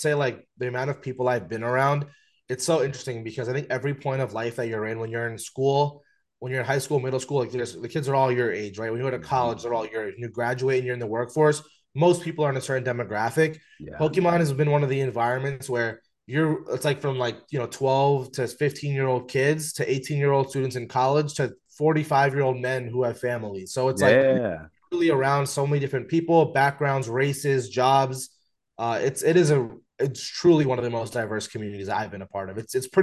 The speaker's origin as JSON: {"language": "English", "region": "New Jersey", "country": "United States", "tie": "born or raised there", "said": "23 years old, currently living in New Jersey. I grew up here my whole life, but I went to school recently at the University of Maryland, College Park. Recently after that, moved out to Chicago"}